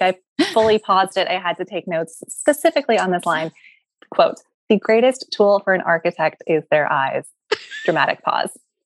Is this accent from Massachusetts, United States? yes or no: yes; Boston, Massachusetts, United States; I grew up in Boston, and it was very exciting to me to sit through all of that.